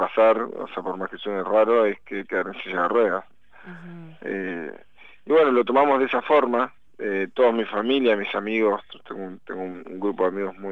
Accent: Loncopué, Neuquén, Argentina; Por más que yo soy neuquino, soy del norte, soy de Loncopué, y tenemos ahí Cadiagüe cerquita.

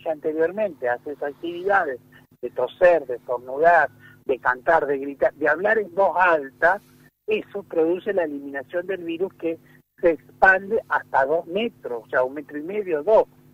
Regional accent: Argentina; yo como ciudadano argentino

